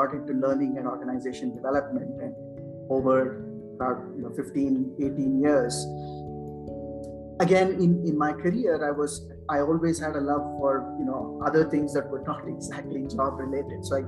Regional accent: Bangalore, Karnataka, India; You know, growing up in Bangalore, I grew up in Bangalore.

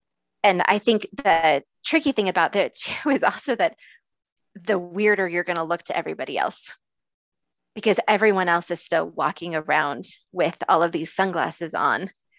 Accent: United States; I put on the pair of sunglasses as a mom and as a wife and as a white woman, you know, and as an American at some point.

